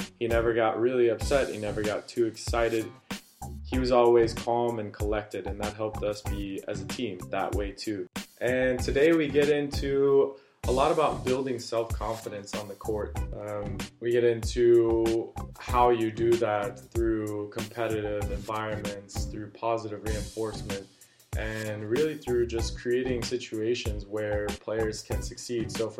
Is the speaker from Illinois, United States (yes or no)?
yes; Evanston, Illinois, United States; I grew up in Evanston, which is a suburb of Chicago.